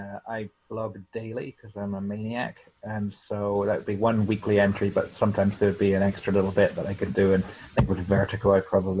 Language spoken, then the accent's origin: English; Scotland, United Kingdom; I think I may have gotten the job because I'm Scottish